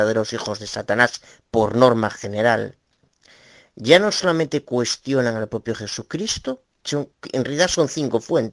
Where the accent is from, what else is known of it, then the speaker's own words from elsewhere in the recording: Galicia, Spain; Soy abogada de Galicia